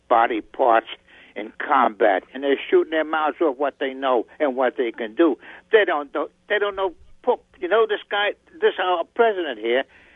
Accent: New York City, New York, United States; Listen, I'm from South Jamaica, New York, Queens. And Jamaica High School.

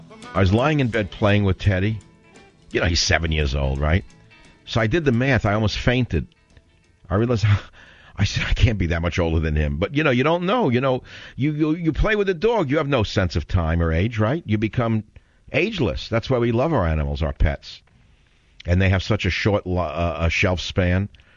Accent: New York, United States; born there; accent: New York; moved away as an adult; now in San Francisco, United States; I mean, I was born in New York, but truthfully, I fled New York a long time ago. But I love New York.

